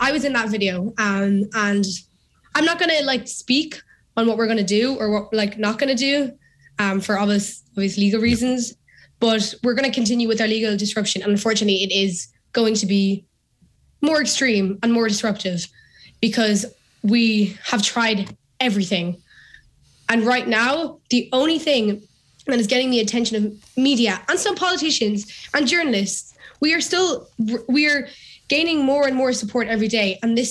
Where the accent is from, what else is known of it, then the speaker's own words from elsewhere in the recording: Ramelton, Ulster, Ireland; I'm from Remelton.